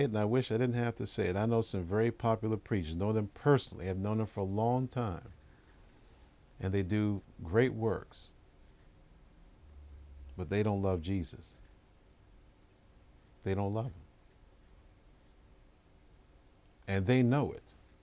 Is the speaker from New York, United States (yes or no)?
yes; New York, United States; I'm a city boy. I come from New York. You know, only thing you hear is pollution and car horns.